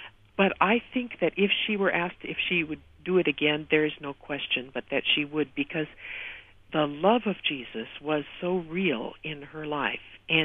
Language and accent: English; Iran; I'm from Iran. I'm a Muslim.